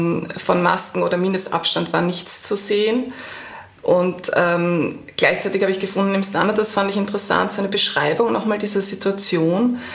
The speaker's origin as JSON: {"language": "German", "region": "Vienna", "country": "Austria", "tie": "born or raised there", "said": "ich bin in Wien geboren und auch in Wien aufgewachsen."}